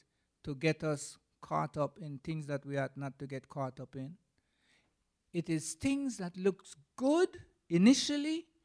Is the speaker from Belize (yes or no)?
yes; Belize; When I was growing up in Belize, we didn't have TV. And TV didn't come to Belize until after I got married